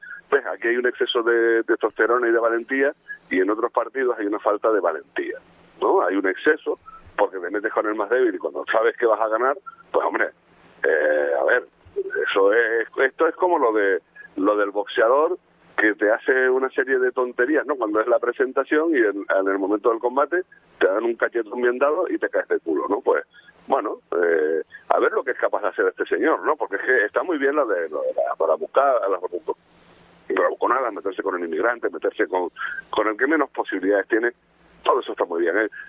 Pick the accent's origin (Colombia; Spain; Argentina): Spain; A ver, tampoco somos ignorantes los españoles.